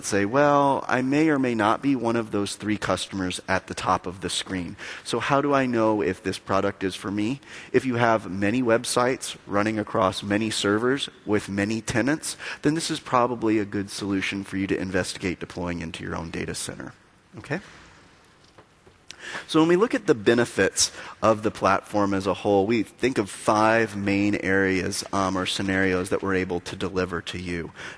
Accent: Kentucky, United States; I'm from Kentucky in the United States. We make a lot of bourbon or whiskey there.

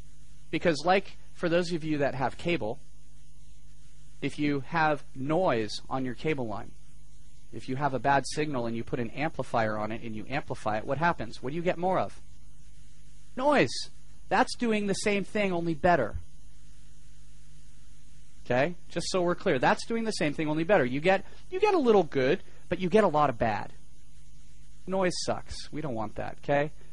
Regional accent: California, United States; I grew up in California. Californians talk fast.

